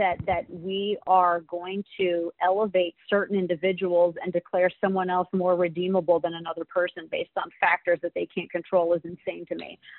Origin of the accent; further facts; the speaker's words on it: United States; I don't believe in giving up any more of my authority as an American citizen to the government